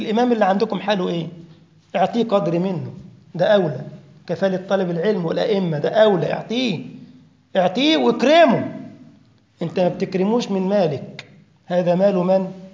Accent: Egypt; احنا عندنا في مصر أقل تذكرة ب 400 يورو

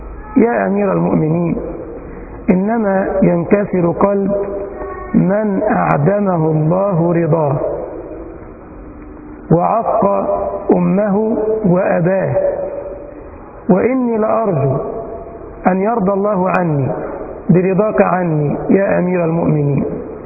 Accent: Egypt; زي يقولوا عندنا في مصر: فلان ده ما بينزل ليش من زور.

